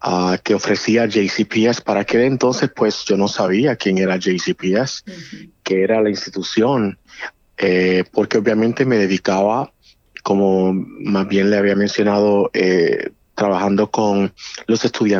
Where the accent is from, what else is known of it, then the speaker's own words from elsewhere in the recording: San Juan, Puerto Rico; nací en Puerto Rico, soy original de San Juan, Puerto Rico.